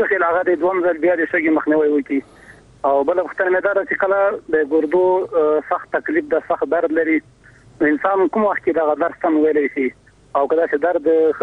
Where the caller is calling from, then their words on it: Ghazni, Afghanistan; بلې مونږ د غزنی د یو رساله نن تاسو ته احترامات سلامونه وړاندې کوم